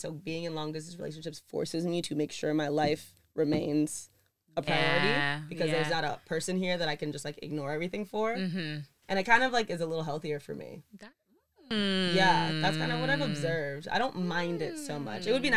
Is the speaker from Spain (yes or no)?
no; Ohio, United States; also born or lived in Brooklyn; I grew up in Ohio. I was born in Brooklyn, like I mentioned, but I grew up in Ohio. I was put in all white schools.